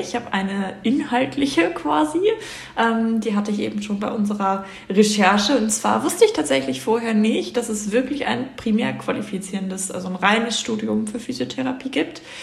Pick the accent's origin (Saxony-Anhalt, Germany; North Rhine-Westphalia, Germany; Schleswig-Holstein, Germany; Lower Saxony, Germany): Lower Saxony, Germany; Göttingen; Ich komme ja aus Göttingen